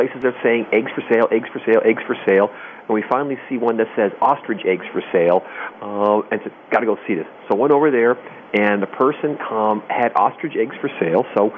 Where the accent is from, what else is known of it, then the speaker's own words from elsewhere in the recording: New York, United States; even though I grew up back in New York.